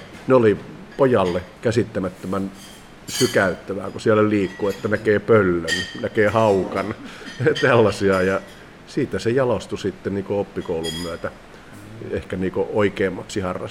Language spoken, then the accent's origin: Finnish; Lappeenranta, South Karelia, Finland; also born or lived in Helsinki; Olen asunut myös vuosikymmeniä Helsingissä, mutta olen kotoisin täältä. Tämä on yksi tärkeä syy, että olen hommannut kakkosasunnon Lappeenrannasta